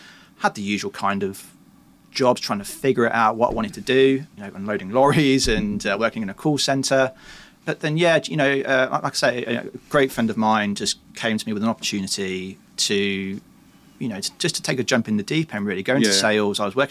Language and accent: English; Peterborough, East of England, United Kingdom; I was born and raised in Peterborough in Cambridgeshire. So it's actually only about an hour's drive from King's Lynn, where Foster and Gamco is based. I did spend a few years up in the northeast as a student